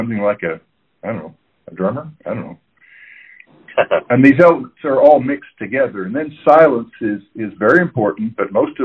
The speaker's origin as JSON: {"language": "English", "town": "Kansas City", "region": "Missouri", "country": "United States", "tie": "born or raised there", "said": "I was born in Kansas City, Missouri. I lived here most of my life, except for a year and a half or 2 years."}